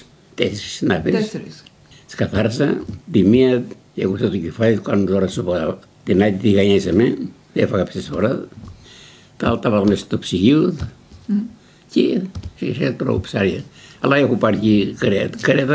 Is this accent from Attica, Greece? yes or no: no; Mytilene, North Aegean, Greece; moved away as an adult; now in Australia; Από τη Μητυλίνη.